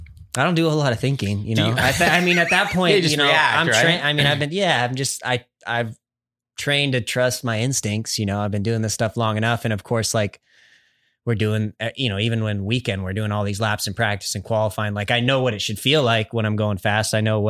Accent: United States; I'm an American, so I'm biased, but American tracks, American fans

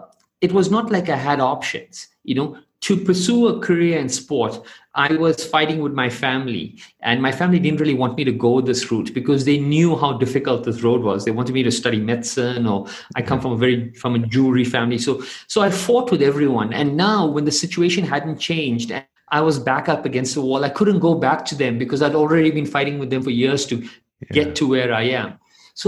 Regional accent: South Africa; now in Mumbai, India; I'm South African. I still travel on a South African passport, but Mumbai is my home.

